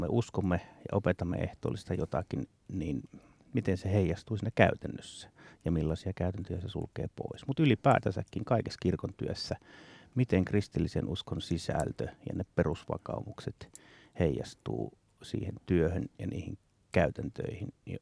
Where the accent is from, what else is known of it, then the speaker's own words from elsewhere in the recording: Ilomantsi, North Karelia, Finland; minä olen Ilomantsista kotoisin, eli siitä itänurkasta. Siellä on syntynyt ja kasvanut.